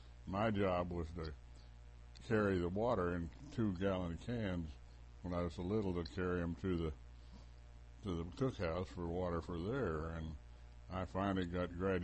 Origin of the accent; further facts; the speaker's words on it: Kinsley, Kansas, United States; born there; I was born in Kinsley, Kansas on May the 11th, 1925.